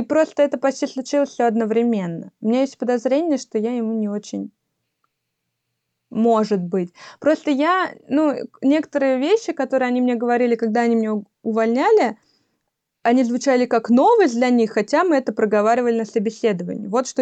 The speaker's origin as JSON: {"language": "Russian", "country": "Russia", "said": "я не была там какой-то новенькой в плане того, что я из России."}